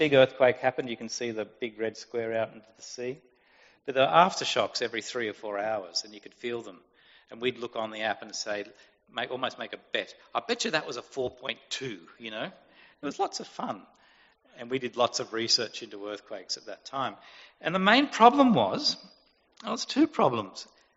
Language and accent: English; Tamworth, New South Wales, Australia; Growing up in Tamworth, I didn't attend a church. Now, this is a true story. My dad was president of the Tamworth RSL for many years. And we belonged to the Tamworth RSL Fishing Club.